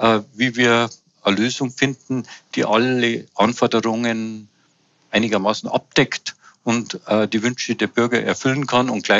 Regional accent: Fahrenzhausen, Bavaria, Germany; weil das ist meine Heimat. Ich bin hier geboren und möchte noch viele, viele Jahre hier leben.

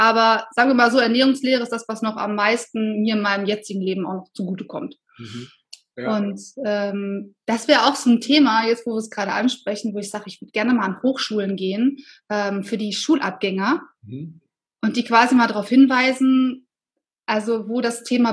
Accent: Solingen, North Rhine-Westphalia, Germany; Ich komme aus Solingen und habe noch eine Schwester, die ist 7 Jahre jünger.

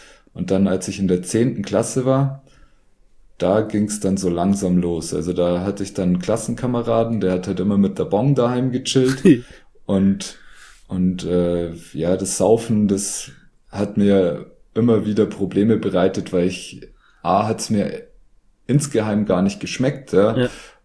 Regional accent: Bavaria, Germany; accent: Lower Bavarian; von meinem niederbayerischen Dialekt

